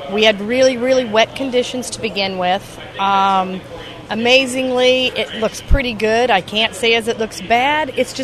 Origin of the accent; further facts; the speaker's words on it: Bloomfield, Iowa, United States; We are from Bloomfield, Iowa